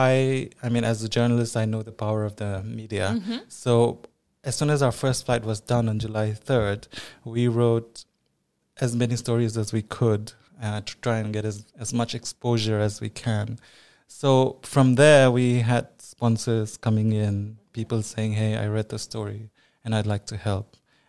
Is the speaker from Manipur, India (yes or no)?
yes; Manipur, India; now in UAE; because I am from Northeast India, from a state called Manipur